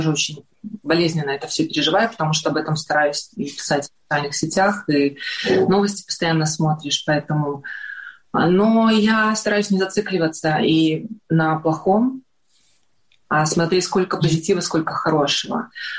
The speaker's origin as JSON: {"language": "Russian", "country": "Belarus", "said": "не зря у нас деды были партизанами классными, да, как бы, и белорусы знают, что мы сильные партизаны"}